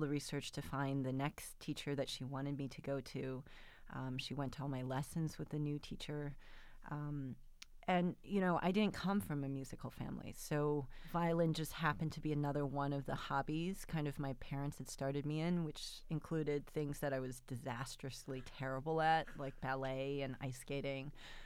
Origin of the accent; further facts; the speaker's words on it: Glen Ellyn, Illinois, United States; also born or lived in Hinsdale; I was born in Hinsdale but raised in Glen Ellen